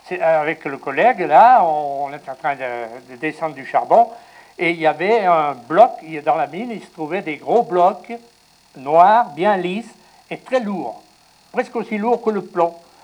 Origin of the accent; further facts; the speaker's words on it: Laval, Pays de la Loire, France; J'étais de Laval, moi.